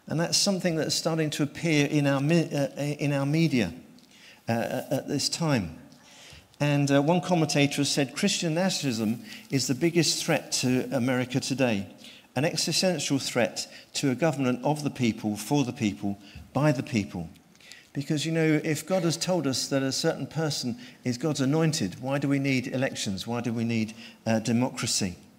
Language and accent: English; United Kingdom; You know, I'm British, and I'm proud of it.